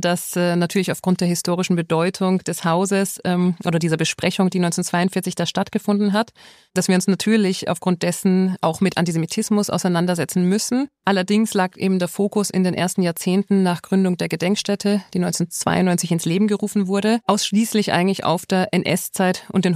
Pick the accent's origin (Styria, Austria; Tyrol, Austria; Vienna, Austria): Vienna, Austria; now in Germany; Ich bin in Wien geboren, bin da aufgewachsen, habe eine jüdische Schule besucht und anschließend in Wien angefangen, Politikwissenschaften zu studieren. Und bin dann allerdings mit Anfang 20 nach Israel gezogen und habe da 15 Jahre gelebt